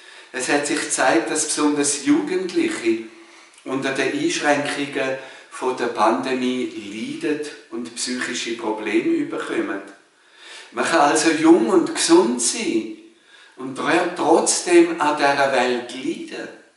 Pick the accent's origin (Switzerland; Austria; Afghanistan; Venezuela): Switzerland; bei uns in der Schweiz, ja, das gute Leben, das viele von uns haben, ist ja eher die Ausnahme.